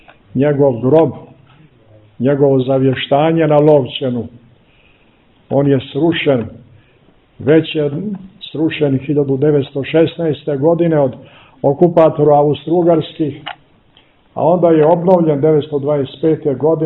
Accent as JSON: {"language": "Serbian", "country": "Montenegro", "said": "i ovdje kod nas u Crnoj Gori je raspeta crkva Hristova"}